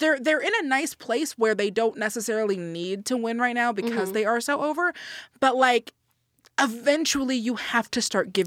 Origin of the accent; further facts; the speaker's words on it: Atlanta, Georgia, United States; Why aren't you being respectful? I'm from Atlanta.